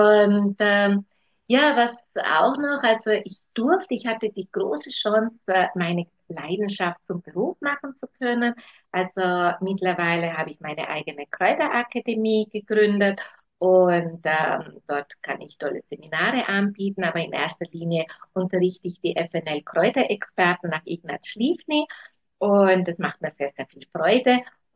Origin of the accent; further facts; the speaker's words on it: South Tyrol, Italy; Ich komme aus Süden Südtirol, bin also mitten im Naturpark Trunerhorn aufgewachsen, auf einem Bergbauernhof